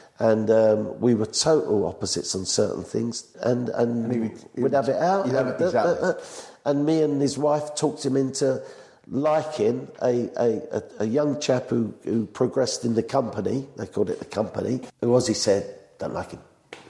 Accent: England, United Kingdom; I'm from England.

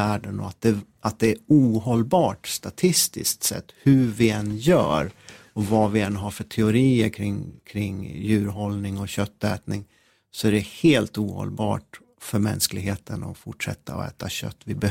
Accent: Gävle, Gävleborg County, Sweden; Jag är uppväxt i Gävle. Det är en stad som ligger 18 mil norr om Stockholm. Ganska fin stad, en kuststad. Och ganska, en sån stad som har, kan de ha kanske runt 100 000 invånare.

